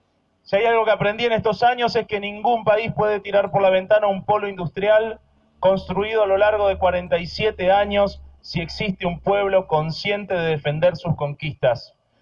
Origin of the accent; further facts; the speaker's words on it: Río Grande, Tierra del Fuego, Argentina; Les dije que conozco estas calles y estas calles me conocen. Soy de Río Grande, este es mi lugar en el mundo